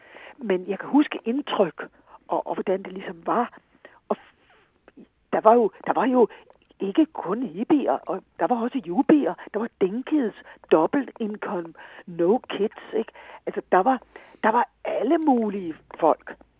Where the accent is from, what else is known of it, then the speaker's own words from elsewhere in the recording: Charlottenlund, Capital Region of Denmark, Denmark; also born or lived in Aalborg; altså født og opvokset ude i forstaden i Charlottenlund, ikke?